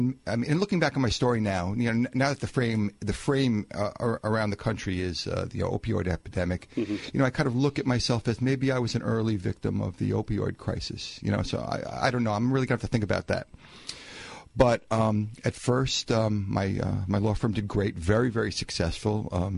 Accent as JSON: {"language": "English", "region": "New York", "country": "United States", "tie": "born or raised there", "said": "Well, I grew up in Long Island, and I was kind of a normal kid in high school."}